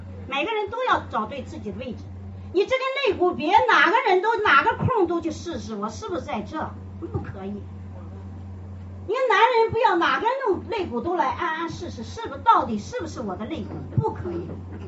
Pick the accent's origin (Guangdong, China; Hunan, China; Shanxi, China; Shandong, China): Shandong, China; 所以我们山东人说女人找到就是订了婚了